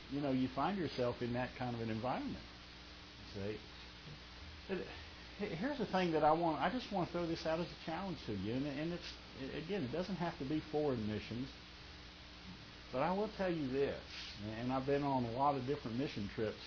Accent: United States; You know, we go over there, I'm from America, I deserve better than this

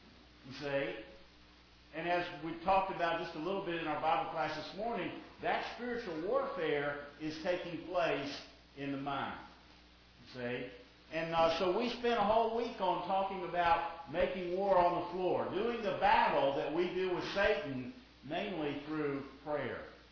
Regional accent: Texas, United States; Okay, because I'm from Texas.

